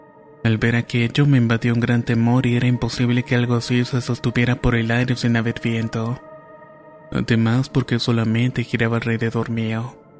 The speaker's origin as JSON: {"language": "Spanish", "country": "Honduras", "said": "soy de Honduras."}